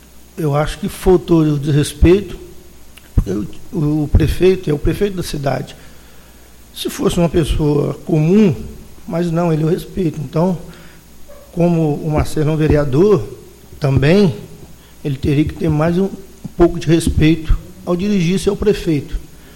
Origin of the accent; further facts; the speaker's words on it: Tombos, Minas Gerais, Brazil; Nascido e criado em Tombos, uma cidade pequena. Todo mundo conhece todo mundo.